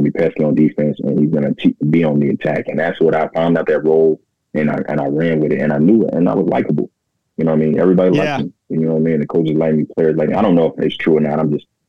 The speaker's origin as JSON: {"language": "English", "town": "Houston", "region": "Texas", "country": "United States", "said": "I go to New Orleans in the summer because, you know, I'm from Houston."}